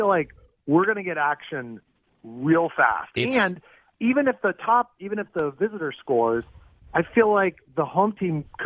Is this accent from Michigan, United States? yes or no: no; California, United States; Because so I grew up in the Bay Area, and Tony La Russa basically started that whole